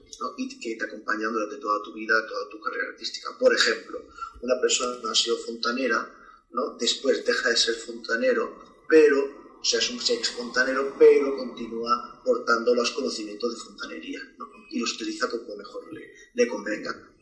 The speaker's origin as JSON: {"language": "Spanish", "town": "Elche", "region": "Valencian Community", "country": "Spain", "tie": "born there", "said": "Pues yo nací en Carrús Norte, por decirlo así, entre una zona que le dicen la zona de la Sagrada Familia, un poco más arriba de Plaza Madrid, y entre esa zona y el Toscar, diríamos, ¿no? Por ahí estaba mi primera casa."}